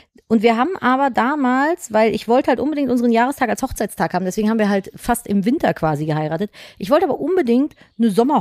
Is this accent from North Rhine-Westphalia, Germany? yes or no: yes; Cologne, North Rhine-Westphalia, Germany; Es war Straßenfest bei uns in Köln, Philipp hat es ja auch am Straßenfest gekauft und ich und meine Geschwister sind damals da rumgelaufen